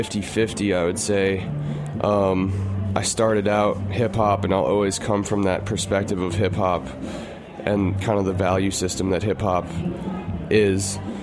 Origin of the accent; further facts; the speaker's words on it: Great Barrington, Massachusetts, United States; So when I was growing up in Great Barrington, Massachusetts, which is it's kind of like the whole county, Berkshire County, is based around tourism a lot